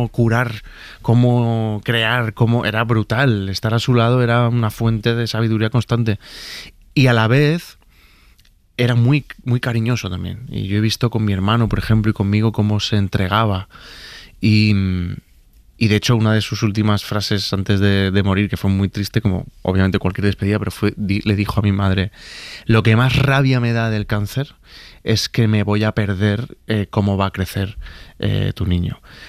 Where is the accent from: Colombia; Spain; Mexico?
Spain; Málaga, Andalusia; born there; porque yo nací en Málaga, frente al mar